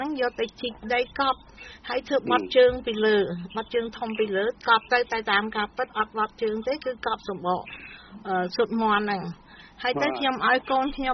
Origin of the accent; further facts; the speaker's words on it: Kandal Stueng, Kandal, Cambodia; ជំនឿទៅនេះគឺទៅនៅស្រុកកំណើតខ្ញុំតែម្ដងគឺនៅឃុំគោកត្រប់ឃុំគោកត្រប់ស្រុកកណ្ដាលស្ទឹងខេត្តកណ្ដាល